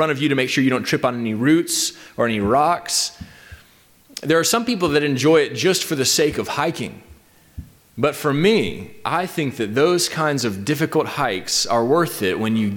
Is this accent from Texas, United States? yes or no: no; Tennessee, United States; I'm from East Tennessee, and I love hiking in the mountains.